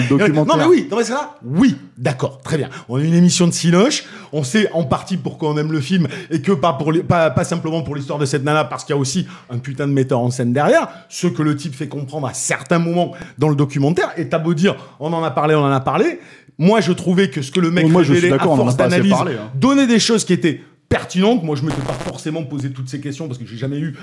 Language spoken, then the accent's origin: French; Toulouse, Occitanie, France; Je suis toulousain.